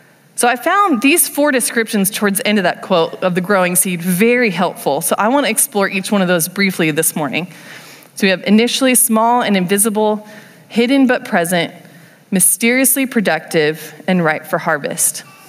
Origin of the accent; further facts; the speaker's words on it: California, United States; I'm from Southern California. I love desert plants.